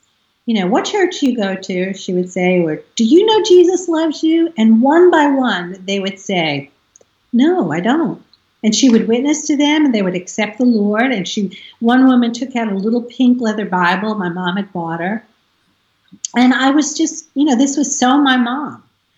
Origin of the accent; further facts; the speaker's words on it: Staten Island, New York, United States; Okay, so we grew up on Staten Island. It's New York City, and it's an island.